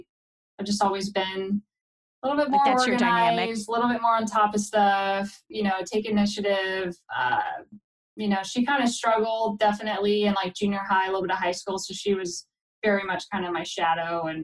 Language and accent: English; Redding, California, United States; I'm from, like, Northern California, Redding.